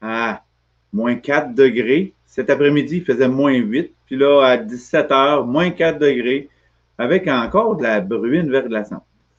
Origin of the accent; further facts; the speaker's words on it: Montreal, Quebec, Canada; je viens de l'est de Montréal. Quartier Tétroville, à côté des raffineries.